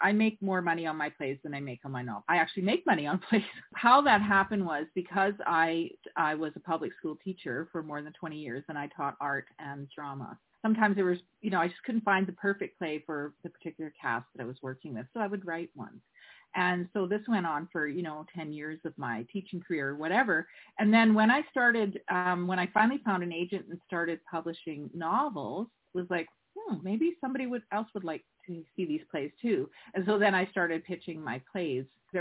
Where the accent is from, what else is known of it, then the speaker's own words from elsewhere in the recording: Canada; I'm actually a Canadian, so I live in Canada